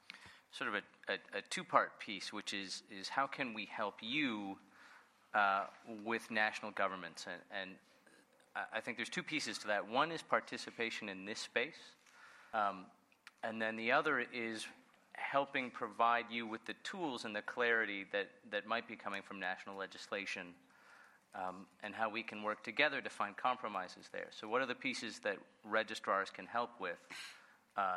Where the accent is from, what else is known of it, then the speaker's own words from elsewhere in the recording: Canada; So Tukas is Canadian, I'm Canadian, we operate out of Toronto